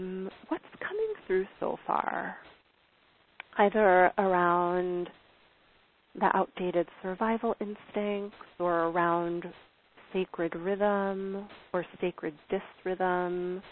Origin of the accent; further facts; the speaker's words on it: North Carolina, United States; Who is this from my hometown in North Carolina?